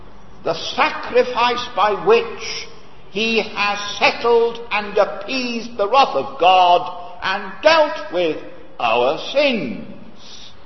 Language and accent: English; Wales, United Kingdom; you know I come from Wales